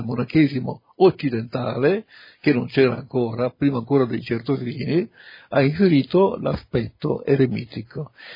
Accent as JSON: {"language": "Italian", "town": "Ravenna", "region": "Emilia-Romagna", "country": "Italy", "said": "sono di Ravenna."}